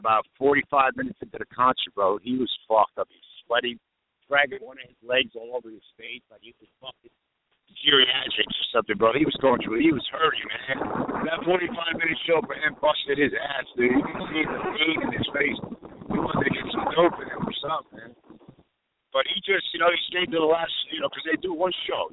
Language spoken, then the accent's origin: English; Bronx, New York, United States; And right down the street from us, we used to have block parties on the streets when we grew up in the Bronx.